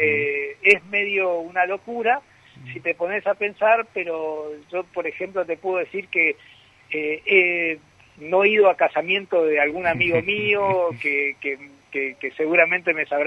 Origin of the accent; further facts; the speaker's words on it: El Dorado, Misiones, Argentina; now in Buenos Aires, Argentina; yo soy del Dorado, soy nacido en el Dorado y bueno, hace ya un tiempo que estoy en Buenos Aires.